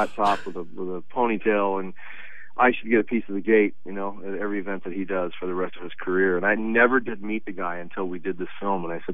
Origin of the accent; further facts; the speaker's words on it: California, United States; He was from Georgia, I was from California